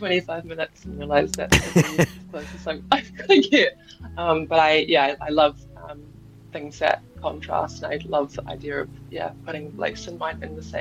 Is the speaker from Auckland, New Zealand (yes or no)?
yes; Auckland, New Zealand; But I grew up on the North Shore, so kind of out of the city and more in the bush and on the beach.